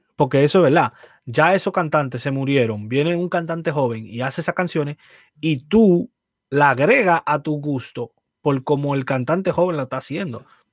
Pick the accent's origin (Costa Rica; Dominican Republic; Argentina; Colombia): Dominican Republic; Y a mí me da pena que esa mierda lo hagan en mi país.